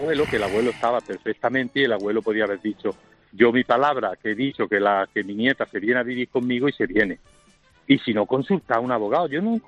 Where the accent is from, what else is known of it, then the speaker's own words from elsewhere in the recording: Córdoba, Andalusia, Spain; somos de Córdoba